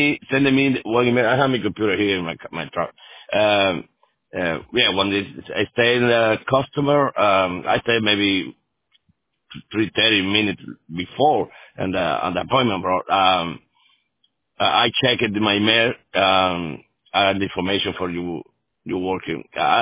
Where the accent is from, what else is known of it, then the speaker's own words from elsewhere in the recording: Tennessee, United States; English is a second language; moved away as an adult; now in Miami, United States; I started my company in Tennessee. I'm from Tennessee for a long while, well, my life. Moved for here for different reasons, for studying at University of Miami.